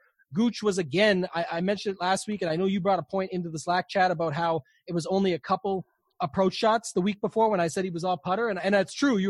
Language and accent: English; Canada; even though I'm Canadian.